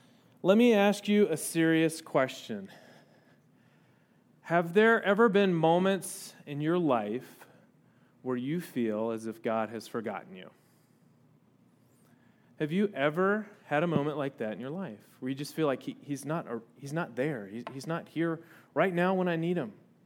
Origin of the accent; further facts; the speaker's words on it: South Carolina, United States; If you are from Arkansas, I grew up in South Carolina.